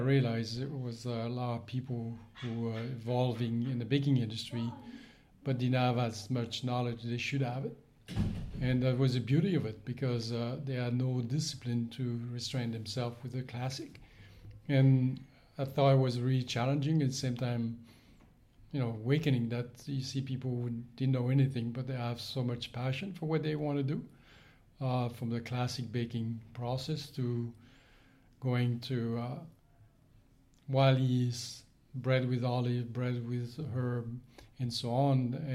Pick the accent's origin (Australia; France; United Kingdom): France; Saint-Malo, Brittany; English is a second language; now in United States; I'm from France, northwest Brittany, the city Saint-Malo.